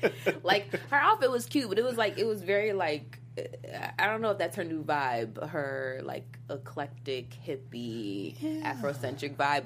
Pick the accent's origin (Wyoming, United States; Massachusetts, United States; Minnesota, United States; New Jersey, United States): New Jersey, United States; I'm from New Jersey and people got weight on them.